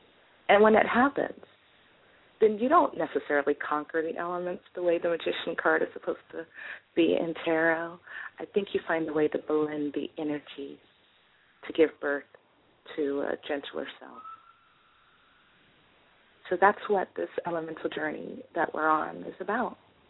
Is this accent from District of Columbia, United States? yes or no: yes; Washington, District of Columbia, United States; I grew up in Southeast, Anacostia.